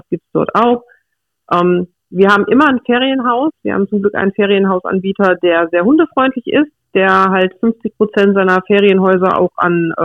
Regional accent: North Rhine-Westphalia, Germany; wir kommen ja eigentlich aus dem Pott. Und hier ist es halt immer relativ voll und laut.

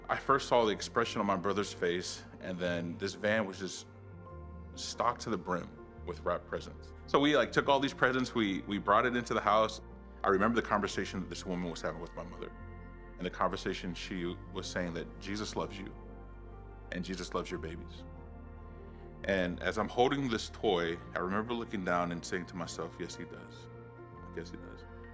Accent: North Carolina, United States; I grew up in North Carolina. I'm one of five kids

